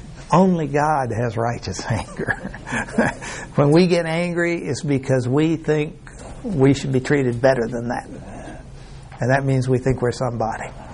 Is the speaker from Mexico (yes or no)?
yes; Mexico; I was raised in Mexico, old Mexico. And it's a big, beautiful country, just huge open areas, mountains, trees, rivers.